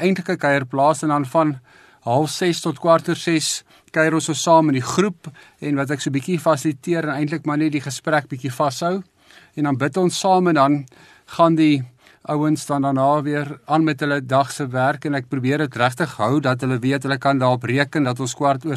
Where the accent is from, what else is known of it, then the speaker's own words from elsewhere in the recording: Pretoria, Gauteng, South Africa; In Pretoria.